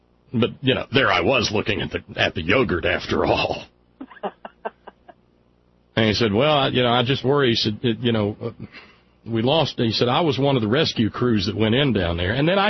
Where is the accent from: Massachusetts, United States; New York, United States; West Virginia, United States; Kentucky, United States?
West Virginia, United States; good God, man, I'm a West Virginian, first and foremost. I am an Appalachian of the ninth generation.